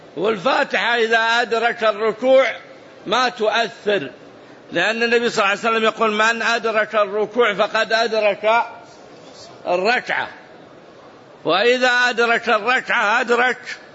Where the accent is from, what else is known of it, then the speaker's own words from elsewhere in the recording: Riyadh, Riyadh Province, Saudi Arabia; واحد عندنا في الرياض أعطاه صاحبه قرض فجحده